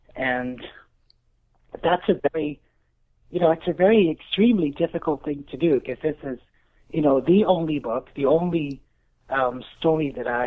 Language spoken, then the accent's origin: English; England, United Kingdom; born there; I'm from England. I was born in England. I've been back to England a few times, but I've never been, to mainland Europe.